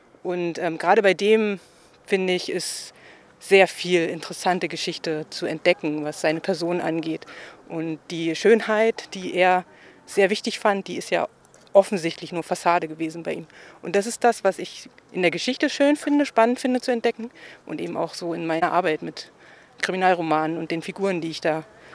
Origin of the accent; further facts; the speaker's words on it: Potsdam, Brandenburg, Germany; Hätte es aber hier in Potsdam auch schön gefunden, aber damals in dem Alter hat es mich mal aus meiner Heimatstadt rausgezogen